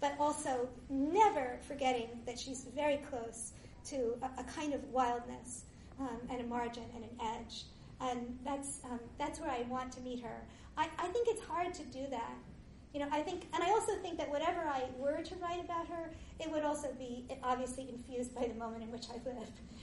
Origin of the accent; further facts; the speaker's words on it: England, United Kingdom; I grew up on the British 19th century. And I grew up in England